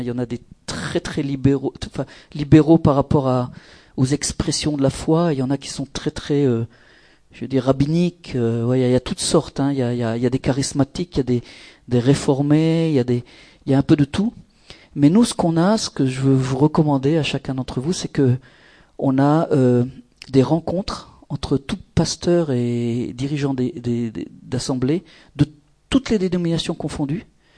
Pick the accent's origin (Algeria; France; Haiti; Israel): Israel; Alors je ne voulais pas lui dire que j'étais d'Israël.